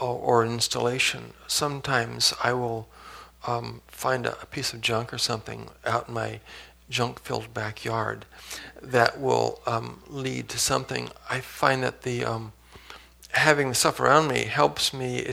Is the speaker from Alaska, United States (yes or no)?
no; Santa Monica, California, United States; when I was growing up in Santa Monica in the 50s, it was not the Tony Shishi town is today. It was very much a blue-collar town.